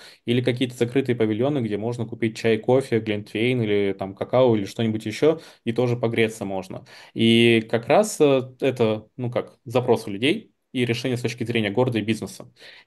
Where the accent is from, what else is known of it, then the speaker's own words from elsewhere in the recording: Siberia, Russia; как человек, который все-таки родился и вырос в Сибири